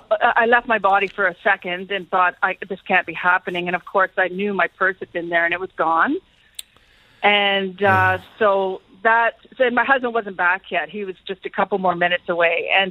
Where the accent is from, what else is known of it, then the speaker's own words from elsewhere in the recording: Canada; I'm a Canadian and I'm married to an Irishman and from Connemara, and we live in Canada.